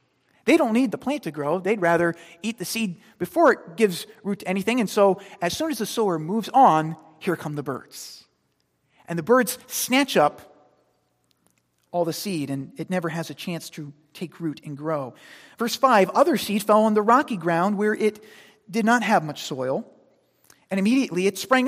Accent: Queens, New York, United States; Maybe I grew up in Queens, and some of you hailing from other places in the city may not have even dirt bed

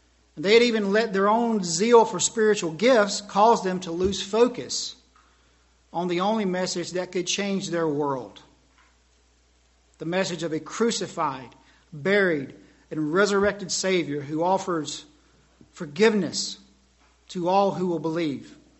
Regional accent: Southern US, United States; But I grew up in the South, and we never had, it seems, the struggle that we do now.

